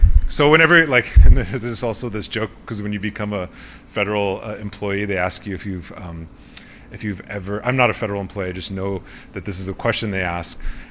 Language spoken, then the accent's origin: English; Chamberlain, South Dakota, United States; I grew up in Chamberlain, South Dakota.